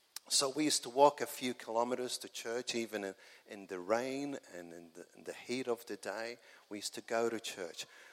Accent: Malta; born there; I was born in Malta, which is a small island in the Mediterranean. I grew up in practicing the Catholic faith.

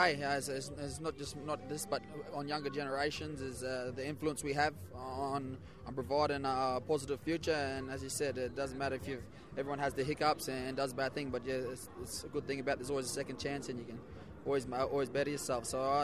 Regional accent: Mackay, Queensland, Australia; also born or lived in Northern Territory; I'm from the Cronulla Sharks. I'm from Queensland, Mackay, Queensland. Born in Northern Territory. I'm Garang Garang and Malakiwai, Borgiou Island.

